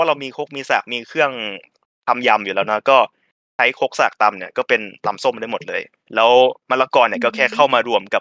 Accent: Isan, Thailand; ด้วยความที่ผมก็เป็นคนอีสานเหมือนกันเนาะ

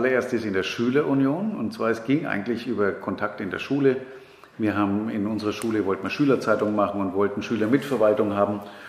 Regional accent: Nuremberg, Bavaria, Germany; born there; Und wo schon als Nürnberger mitten im Herzen der Stadt in Nürnberg?

